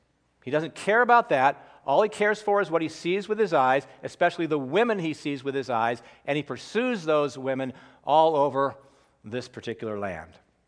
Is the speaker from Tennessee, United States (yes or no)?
no; San Bruno, California, United States; also born or lived in San Francisco; I was born in St. Mary's Hospital and then quickly left to live in San Bruno for the first few years of my life.